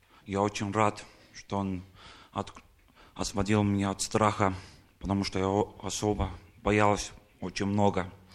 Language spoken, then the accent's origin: Russian; Estonia; Russian is a second language; Я из Эстонии.